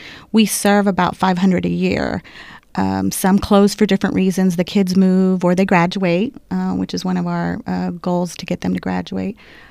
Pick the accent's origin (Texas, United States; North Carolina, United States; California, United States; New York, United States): Texas, United States; Corpus Christi; I'm the branch coordinator for the Corpus office. I have two kids, and I am from Corpus, and I've actually been a social worker in Corpus for 20 years here in our community.